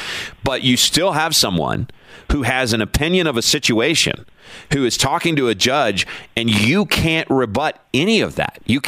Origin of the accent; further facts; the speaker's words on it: Kentucky, United States; I'm from Kentucky.